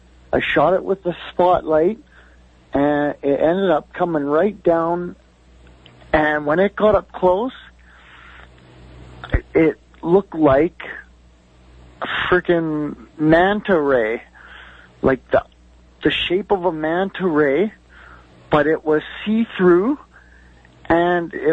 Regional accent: Fort Frances, Ontario, Canada; I'm from Fort Frances, Ontario.

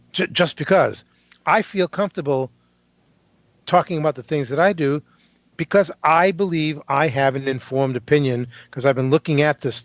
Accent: New Hampshire, United States; Because I grew up in New Hampshire.

